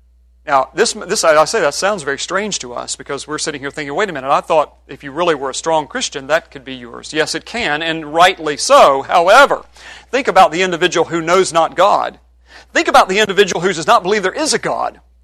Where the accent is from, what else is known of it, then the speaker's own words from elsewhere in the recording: West Virginia, United States; I grew up in West Virginia, and you know, you always competing with Mississippi or Arkansas one on who's the poorest people in the world